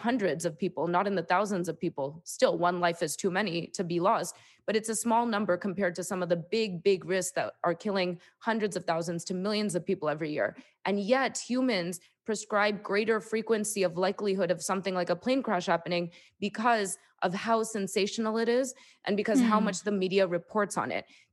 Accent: New York, United States; And then I went to Columbia University. I'm from New York.

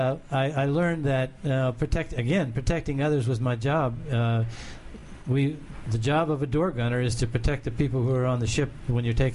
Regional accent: Pennsylvania, United States; Western Pennsylvania.

